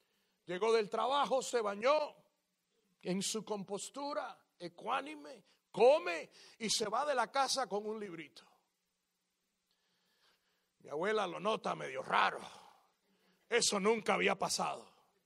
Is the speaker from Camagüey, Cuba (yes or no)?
yes; Florida, Camagüey, Cuba; mi país natal, Florida, Camagüey, Cuba.